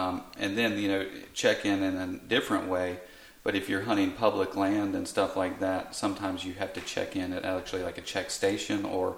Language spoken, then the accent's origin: English; Southeast, United States; You can tell I'm more from the Southeast here